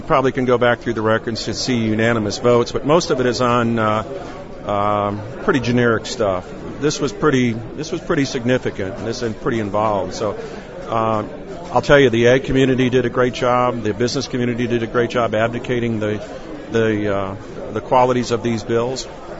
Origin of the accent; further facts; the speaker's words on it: Ocala, Florida, United States; I'm from Ocala.